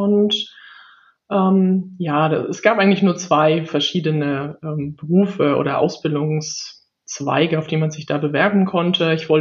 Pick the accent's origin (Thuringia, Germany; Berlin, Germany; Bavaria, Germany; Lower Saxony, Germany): Bavaria, Germany; Ich komme aus der Nähe von Würzburg, aus einem kleinen Dorf dort, 450 Einwohner. Haben hier Haus und Hof.